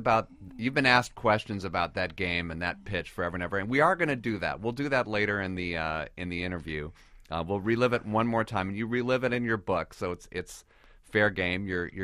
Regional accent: Cleveland, Ohio, United States; Growing up in Cleveland, I was a Cleveland Indians fan, of course

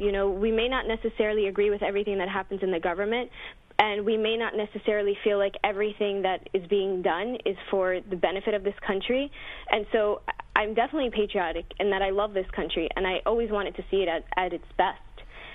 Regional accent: United States; I mean, as an American, I'm definitely patriotic.

